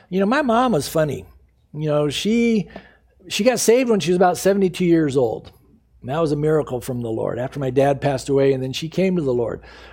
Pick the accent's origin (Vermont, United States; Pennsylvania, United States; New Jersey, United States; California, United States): California, United States; San Diego; when I was growing up in San Diego, they were always at the airport.